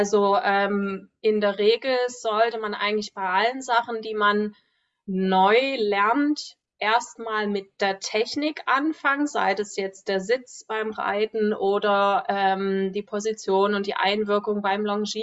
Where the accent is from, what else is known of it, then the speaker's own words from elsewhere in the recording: Dresden, Saxony, Germany; Ich bin Reitlehrerin, Ausbilderin aus Dresden.